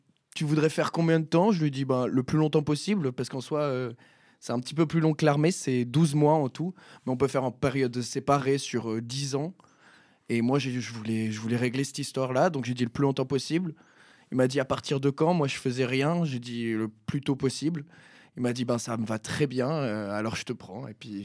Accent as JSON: {"language": "French", "town": "Sierre", "region": "Valais", "country": "Switzerland", "tie": "born or raised there", "said": "je suis originaire de Sierre. Je suis né à Sierre, j'ai grandi à Sierre et j'habite toujours à Sierre. Alors, voilà, ma vie, c'est Sierre."}